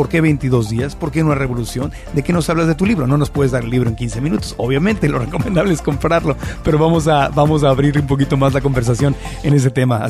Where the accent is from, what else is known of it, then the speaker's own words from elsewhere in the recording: Mexico; now in United States; En México, por ejemplo, yo que pues, crecí allá en México los médicos sí te hablan mucho más de nutrición